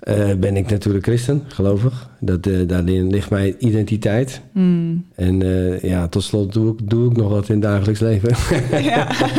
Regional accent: Boskoop, South Holland, Netherlands; hieraan vooraf ging dat ik ben opgegroeid, geboren in Boskoop.

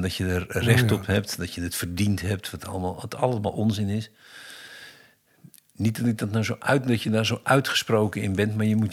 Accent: Netherlands; En als Nederlander verwacht je dat dat in een huis terechtkomt.

